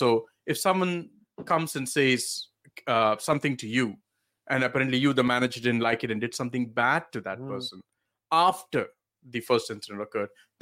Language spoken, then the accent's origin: English; India; I grew up in India, and obviously my ancestors' parents are practice Hinduism. I am irreligious.